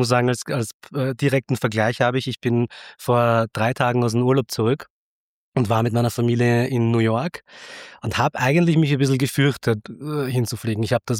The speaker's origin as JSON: {"language": "German", "country": "Austria", "tie": "born or raised there", "also_born_or_lived": "India", "said": "yeah, originally from India, my parents are from there, I grew up in Austria"}